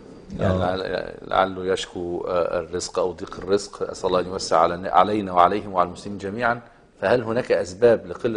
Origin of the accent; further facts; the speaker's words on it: Morocco; تحياتي يا شيخ أحمد، … من المغرب.